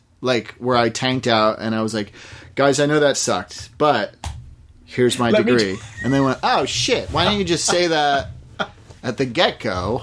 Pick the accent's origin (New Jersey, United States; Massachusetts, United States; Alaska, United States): Massachusetts, United States; Sherborn; I grew up in Massachusetts.